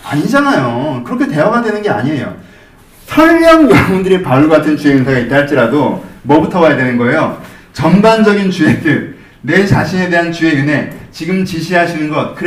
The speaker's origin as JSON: {"language": "Korean", "region": "Seoul", "country": "South Korea", "tie": "born or raised there", "said": "저는 전 거기가 고향이에요. 서울이 고향이란 말이에요. 난 이 도시가 고향이야."}